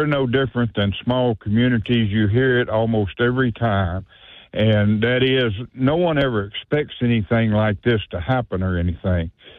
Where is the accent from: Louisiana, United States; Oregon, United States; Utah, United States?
Louisiana, United States; Vivian; I was born and raised in Vivian